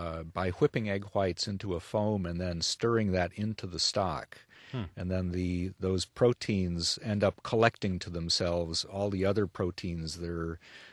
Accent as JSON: {"language": "English", "region": "Midwest", "country": "United States", "tie": "born or raised there", "said": "Although, you know, when I was growing up in the Midwest, I can remember the only fish we really could get that was okay was swordfish."}